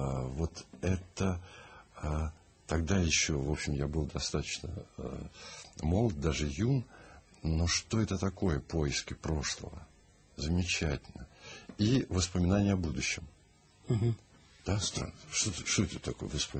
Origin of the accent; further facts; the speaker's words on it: Saint Petersburg, Russia; Вот я помню в детстве, еще в Ленинграде, два фильма запали в душу.